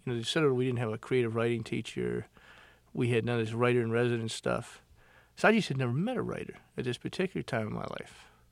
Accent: Beaufort, South Carolina, United States; from Beaufort, South Carolina.

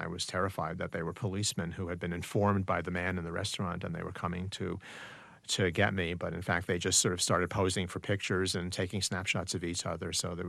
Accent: United States; the fact that I am an American

